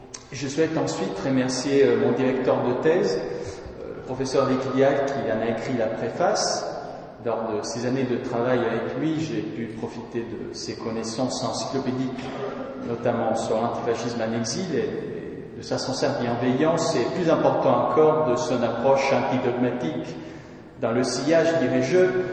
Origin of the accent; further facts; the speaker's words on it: Italy; born there; au vu de la situation politique de mon pays natal, l'Italie.